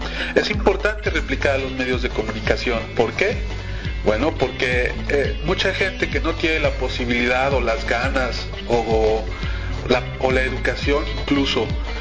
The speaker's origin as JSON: {"language": "Spanish", "country": "Mexico", "said": "Ahorita si yo como mexicano dijera"}